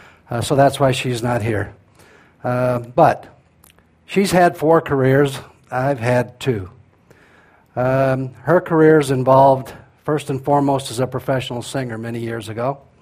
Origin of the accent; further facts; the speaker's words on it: United States; I'm American. And I don't apologize for that.